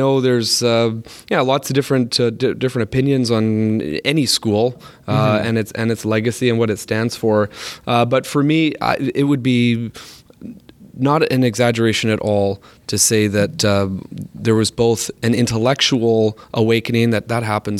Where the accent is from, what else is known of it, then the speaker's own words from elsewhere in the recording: Ontario, Canada; also born or lived in British Columbia; Yeah, so I'm originally from Ontario, so another part of Canada, and wound up in BC.